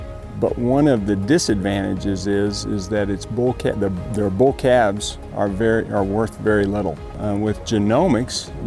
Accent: Georgia, United States; Well, originally I'm from Georgia and graduated from the University of Georgia.

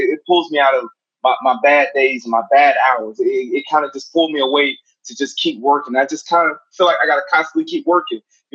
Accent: Brunswick, Georgia, United States; Like I said, I've been coaching here. I grew up here in Brunswick.

